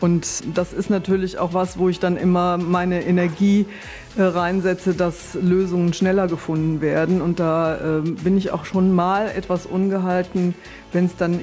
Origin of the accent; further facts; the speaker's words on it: Burscheid, North Rhine-Westphalia, Germany; Ich komme aus Burscheid-Mitte, wohne da schon seit 38 Jahren, bin verheiratet, ebenfalls seit 38 Jahren, weil ich der Liebe wegen nach Burscheid gekommen bin.